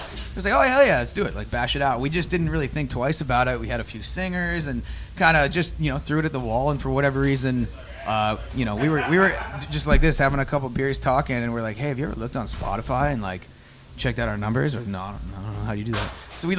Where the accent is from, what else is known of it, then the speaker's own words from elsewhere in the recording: Montana, United States; Like, I grew up in Montana. I'm a skier.